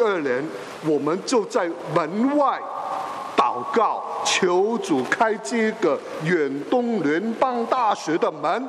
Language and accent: Chinese; China; 我们中国人呢？这是吃海参的地方，海参崴，吃海参。